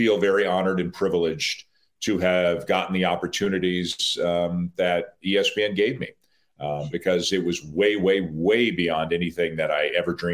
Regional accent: Toronto, Ontario, Canada; I'm from Toronto. I live in Toronto.

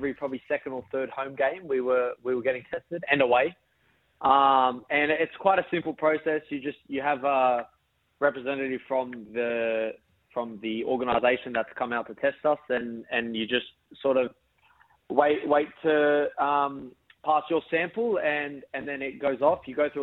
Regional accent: Sydney, New South Wales, Australia; Yeah, so I grew up in Western Sydney. I was born in Liverpool also.

